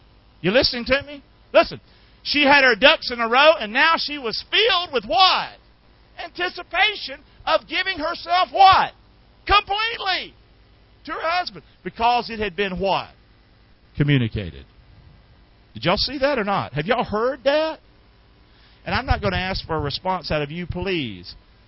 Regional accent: North Carolina, United States; I'm from North Carolina, man.

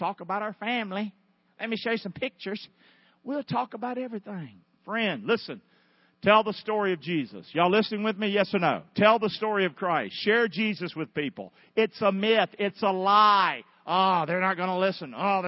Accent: Rockingham, North Carolina, United States; I'm from Rockingham. Don't ever forget that.

